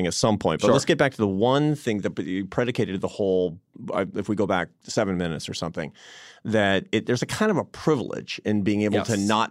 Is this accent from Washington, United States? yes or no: yes; Seattle, Washington, United States; And I was in Seattle, my hometown, and right after the election in 2016.